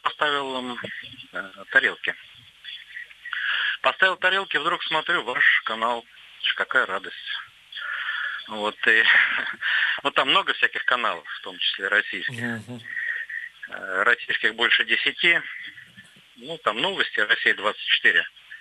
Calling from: Pattaya, Chonburi, Thailand; Я вам звоню из Паттайи, из Таиланда.

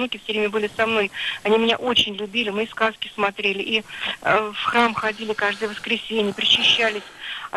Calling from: Moscow, Russia; Я звоню из Москвы

